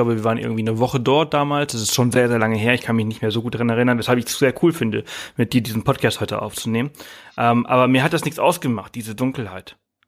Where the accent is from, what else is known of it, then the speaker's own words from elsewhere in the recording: Balearic Islands, Spain; now in Germany; ich komme ja aus Mallorca, ich bin auf Mallorca aufgewachsen